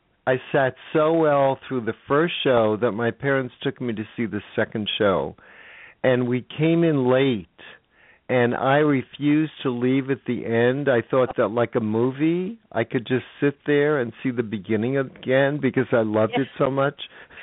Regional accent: New York City, New York, United States; Well, I grew up in the Bronx, New York. I was actually born in Manhattan, but raised in the Bronx.

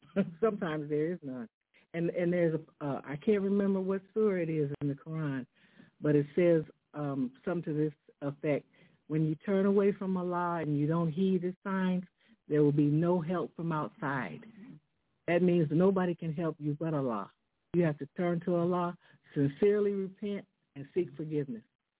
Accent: Muncie, Indiana, United States; one time I was working in Indianapolis, driving back and forth to my hometown, Muncie, Indiana

